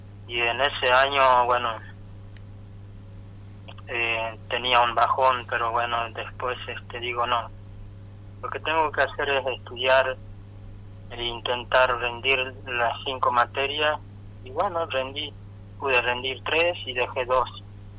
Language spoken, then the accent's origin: Spanish; Alto la Sierra, Salta, Argentina; capaz que trabaje en mi pueblo si me llegan a ofrecer horas en Alto la Sierra este año